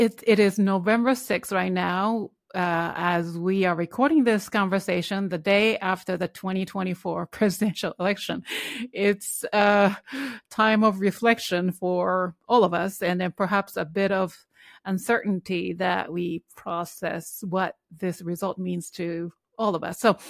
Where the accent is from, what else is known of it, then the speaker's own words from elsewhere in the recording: Japan; now in United States; I am originally from Japan. Although I'm Korean, now I'm American.